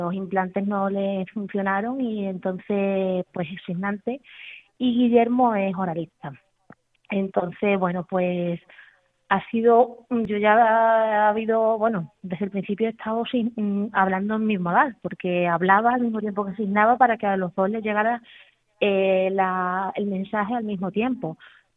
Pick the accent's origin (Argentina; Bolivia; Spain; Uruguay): Spain; Extremadura; Yo en este caso, como soy de Extremadura, vamos al CRES de Sevilla, ¿vale?